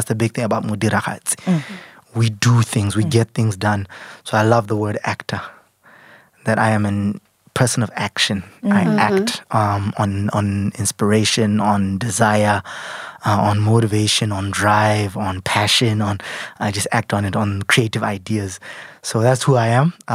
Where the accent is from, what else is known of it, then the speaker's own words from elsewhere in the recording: Botswana; Ngwana wa Motswana, from Botswana, born and bred in Botswana.